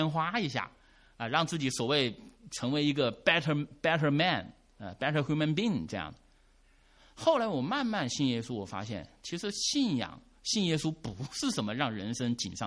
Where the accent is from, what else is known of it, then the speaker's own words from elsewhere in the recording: China; 我中国人我看我也跟着哈哈笑